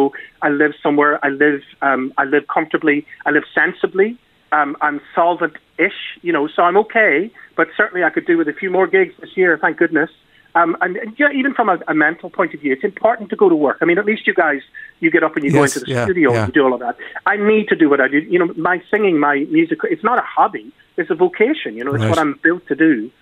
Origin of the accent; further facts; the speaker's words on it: Belfast, Northern Ireland, United Kingdom; I grew up on the Falls Road.